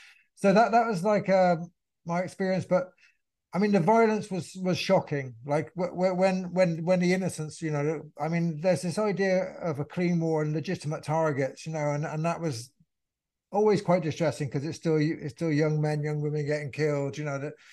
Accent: England, United Kingdom; accent: English; being an English accent, walking down the Falls Road, and then I visited Derry.

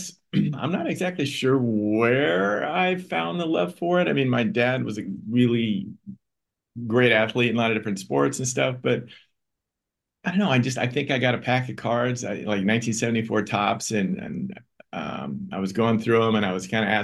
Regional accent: Oregon, United States; And I'm from Oregon. We didn't have a team.

